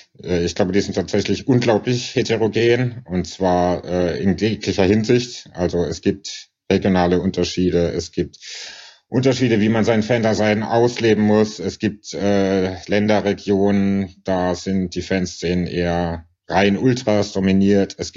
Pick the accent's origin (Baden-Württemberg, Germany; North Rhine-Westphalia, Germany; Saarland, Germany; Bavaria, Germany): Baden-Württemberg, Germany; Karlsruhe; born or raised there; now in Berlin, Germany